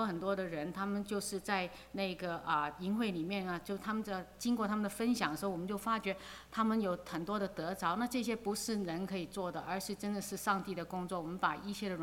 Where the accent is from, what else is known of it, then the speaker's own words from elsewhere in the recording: United States; 我们呢这些在美国长大的孩子呢可能到那边呢，的确我们到了那边很多的虫子啊